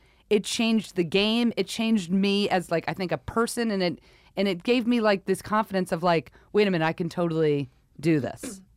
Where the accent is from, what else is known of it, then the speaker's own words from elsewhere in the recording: New York, United States; also born or lived in Connecticut / Rhode Island; So we always joke around because I'm from New York, then I lived in Connecticut, and I lived in Western Connecticut, so it was all New York channels.